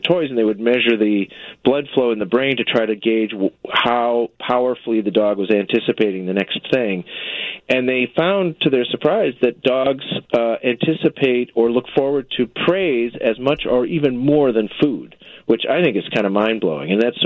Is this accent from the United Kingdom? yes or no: no; Deerfield, Illinois, United States; I grew up in Deerfield.